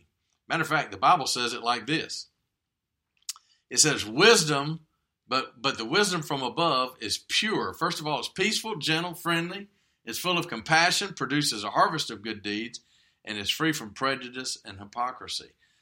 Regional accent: United States; I am proud to be an American, but I'm not proud in a way

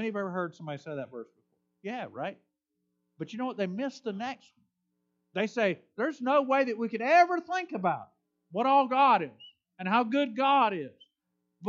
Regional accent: the South, United States; I'm from the South. Where I moved up here, I'd never seen snow.

